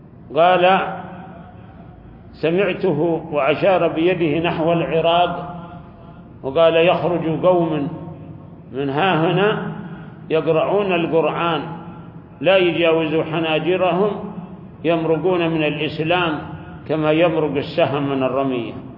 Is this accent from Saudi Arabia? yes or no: yes; Saudi Arabia; نحن بارك الله فيكم في بلادنا السعودية